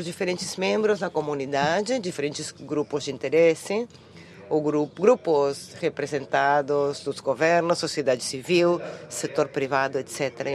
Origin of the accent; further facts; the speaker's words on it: Buenos Aires, Argentina; Portuguese is a second language; para Buenos Aires, a minha cidade. Buenos Aires, Argentina, meu país.